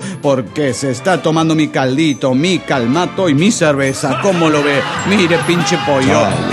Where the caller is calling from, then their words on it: Oaxaca, Mexico; de Oaxaca.